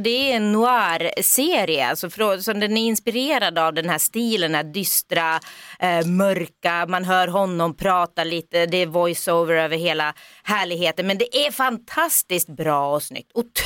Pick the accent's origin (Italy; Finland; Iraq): Finland; För att jag är finne.